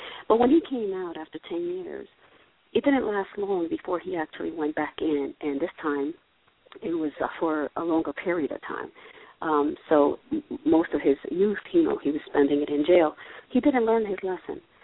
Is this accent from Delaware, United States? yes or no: no; Paterson, New Jersey, United States; when I was about 18, I was growing up in Paterson, New Jersey